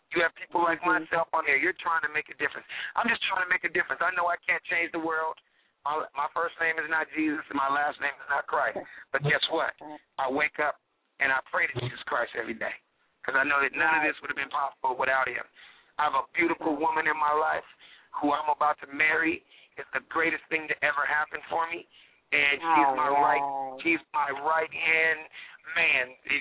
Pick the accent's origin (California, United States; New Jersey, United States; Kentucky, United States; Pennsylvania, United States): California, United States; Los Angeles; me just being a silly kid growing up in South Central L.A., making people laugh